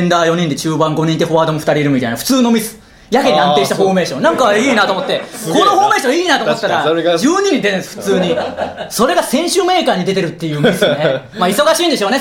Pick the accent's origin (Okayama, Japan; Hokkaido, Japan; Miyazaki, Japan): Okayama, Japan; Tsuyama; 2位が僕らの地元の津山市の津山ホルモンうどんが2位